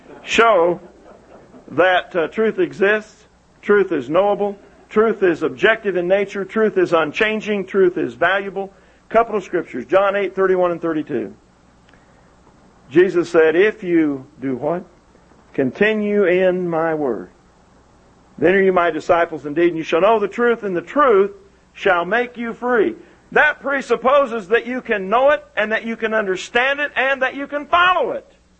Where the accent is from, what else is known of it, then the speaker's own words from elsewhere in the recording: the North, United States; Lyndall and I, you know, I'm from the North, he's from the South.